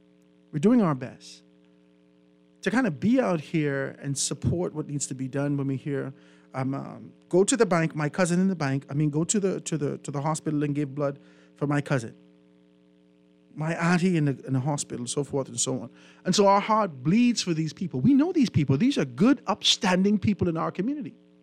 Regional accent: Eight Mile Rock, Grand Bahama, Bahamas; I'm from Grand Bahama, from 8 Mile Rock, right?

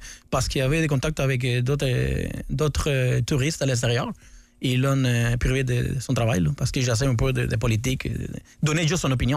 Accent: Cuba; moved away as an adult; J'ai quitté Cuba en 2014. À peu près 30 ans, là, 30-31 ans, là, j'ai vécu là-bas.

